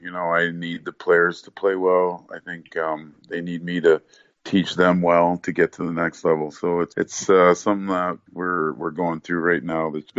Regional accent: Ontario, Canada; accent: Canadian Ontario; also born or lived in Nigeria; I know I was born in Nigeria, but I very much consider myself Canadian, you know, and you know, if you hear my parents speak, they speak with an accent. You know, I have a very much Canadian Ontario accent.

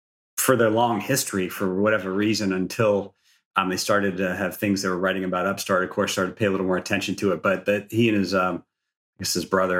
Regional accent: Massachusetts, United States; now in California, United States; I'm an East Coast native. I grew up outside Boston, but came out to California in the, 1993, pre-Netscape, as I like to say.

